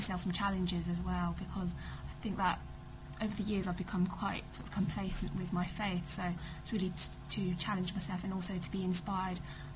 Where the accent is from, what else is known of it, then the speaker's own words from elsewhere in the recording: Portsmouth, South East England, United Kingdom; from Portsmouth.